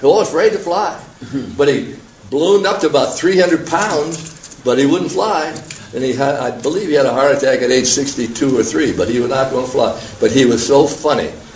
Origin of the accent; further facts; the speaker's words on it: Vermont, United States; I was a kid growing up in Vermont.